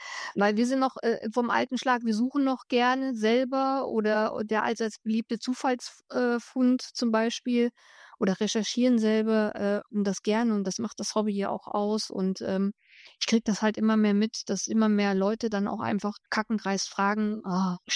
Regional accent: Thuringia, Germany; die lebt irgendwo im Thüringer Wald. Auch in meiner Heimat.

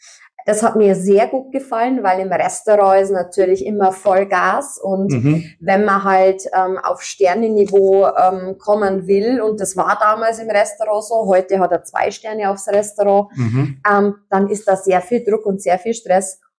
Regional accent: Bavaria, Germany; accent: Upper Palatinate; Also ich komme ja aus der Oberpfalz, wenn man unschwer hört, gell?

